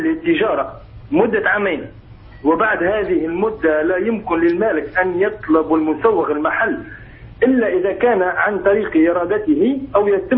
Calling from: Tunisia; المشاركة في الانتخابات هنا عندنا في تونس

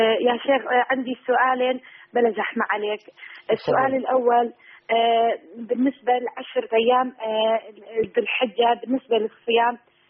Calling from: Kurdistan Region, Iraq; first language Kurdish; Arabic is a second language; أنا أكلمك كردية، أتصل بك من شمال العراق، واللغة عندنا هنا إحنا لغتنا كردية ما نتكلم عربي إحنا.

